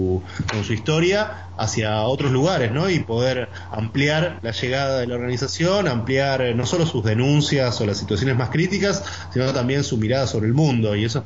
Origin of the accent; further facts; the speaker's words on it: Buenos Aires, Argentina; la mitad de los compañeros que trabajamos ahí somos de Buenos Aires.